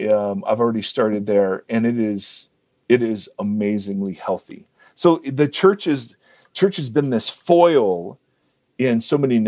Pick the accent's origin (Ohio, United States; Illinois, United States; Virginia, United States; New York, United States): Ohio, United States; Yeah, I grew up in Ohio.